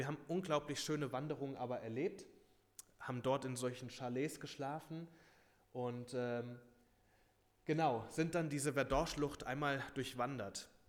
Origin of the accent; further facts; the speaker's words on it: Hüttenberg, Hesse, Germany; komme ursprünglich aus Hüttenberg-Hochelheim